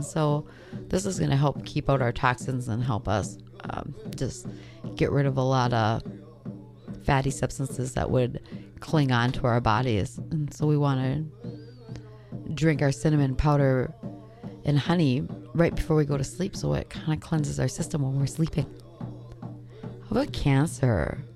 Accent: Minnesota, United States; you know, I'm Bear Clan from the Leech Lake Ojibwe.

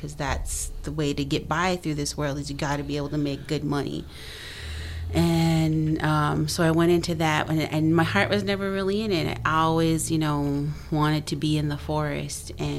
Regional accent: Leech Lake, Minnesota, United States; And but I grew up in Leech Lake. Leech Lake is my home. I grew up in the woods in Leech Lake. My father, we lived a very traditional lifestyle. I grew up without electricity, water.

